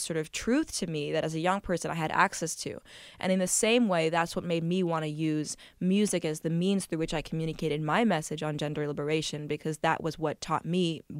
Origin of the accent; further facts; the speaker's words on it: New York City, New York, United States; I think as a young person, 5, 6 years old, I was growing up in New York City, and I was growing up to two fairly traditional Indian parents.